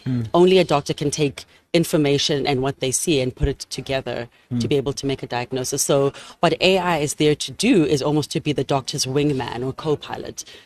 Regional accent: South Africa; also born or lived in Scotland / New York City; Then came back to South Africa. I'm a South African girl. Love being in this country, although I've lived overseas. I'm South African undiluted.

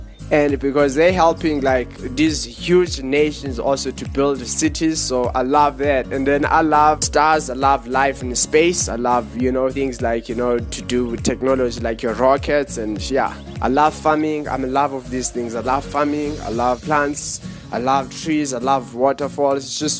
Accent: Johannesburg, Gauteng, South Africa; We are from Johannesburg. We are in South Africa.

